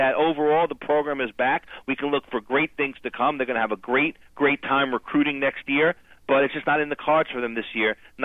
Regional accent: New York, United States; I'm an East Coast player. I'm a New Yorker.

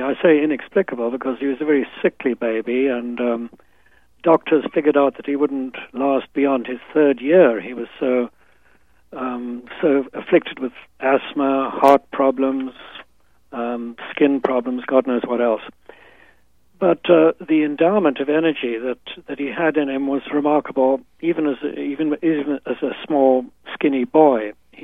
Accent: Kenya; I was growing up in Kenya in the 1940s and 50s, and I felt that the rest of the world was a million miles away.

